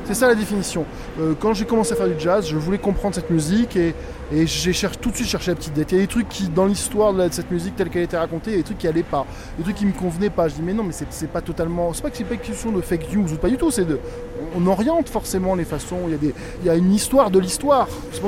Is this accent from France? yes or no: yes; Provence-Alpes-Côte d'Azur, France; born there; en tant que Français qui suis né en Provence, blanc, de famille plutôt catho ou anticléricale, mais très française